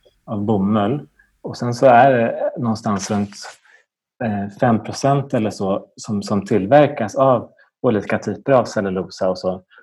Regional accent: Västernorrland County, Sweden; faktiskt från mina hemtrakter uppe i Ångermanland

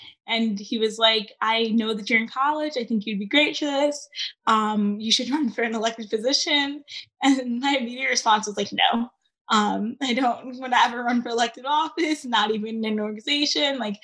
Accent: Illinois, United States; I'm from the Chicagoland area, so I think it was a really big deal around them then.

